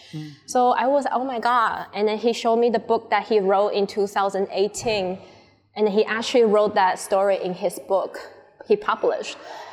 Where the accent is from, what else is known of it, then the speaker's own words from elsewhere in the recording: northern Taiwan, Taiwan; And my background, my mom's background, we are from the Banagawan tribe. I think the closest would be like Iwi. So we are like Ataya Banagawan group. Tribe, Iwi. And we are the second largest indigenous nation in Taiwan after Amis people.